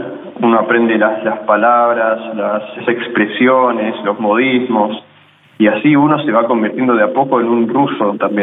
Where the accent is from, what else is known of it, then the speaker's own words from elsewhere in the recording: Argentina; como argentino, yo también soy expresivo, también soy sentimental y también soy profundo.